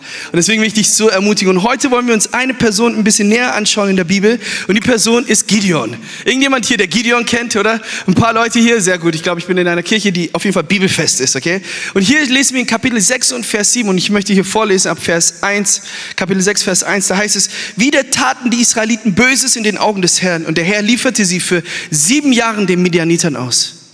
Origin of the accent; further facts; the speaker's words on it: Germany; ich komme aus Deutschland oder wir kommen aus Deutschland. Ich bin zumindest in Deutschland aufgewachsen. Meine Eltern kommen aus Äthiopien.